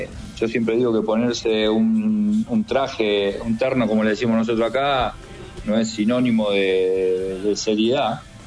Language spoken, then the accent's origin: Spanish; Villa Carlos Paz, Córdoba, Argentina; born there; Yo soy nacido en Carlos Paz, en Villa Carlos Paz, ya, que es una ciudad, la segunda ciudad turística del país, al lado de Córdoba, es hermoso.